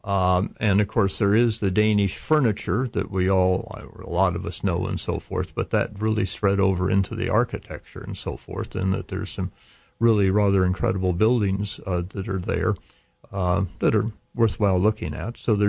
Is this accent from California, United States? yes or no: yes; Los Angeles, California, United States; I was born in Los Angeles, the home of everything new, and my parents were modern art freaks of the worst order